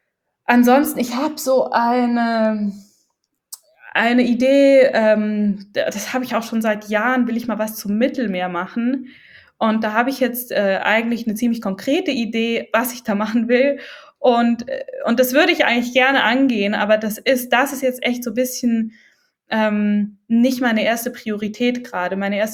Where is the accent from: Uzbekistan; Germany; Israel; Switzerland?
Switzerland; bin jetzt ich als Schweizerin überhaupt berechtigt, in den Libanon zu reisen